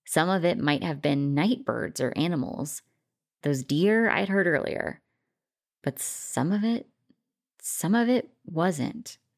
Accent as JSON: {"language": "English", "region": "Oregon", "country": "United States", "tie": "born or raised there", "said": "Not pretty, but growing up in Oregon, you kind of get used to them."}